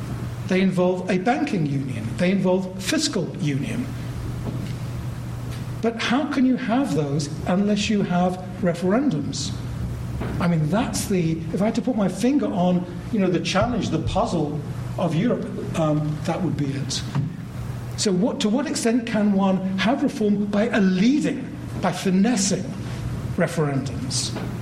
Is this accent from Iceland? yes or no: no; London, United Kingdom; I'm a Londoner, I come from a country where I was taught